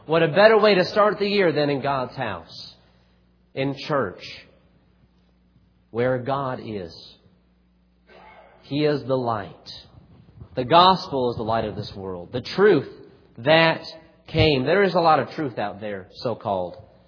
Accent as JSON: {"language": "English", "region": "Texas", "country": "United States", "said": "I come from Central Texas, okay? I flew out of Killeen, went to Houston, and I don't know anything about Houston."}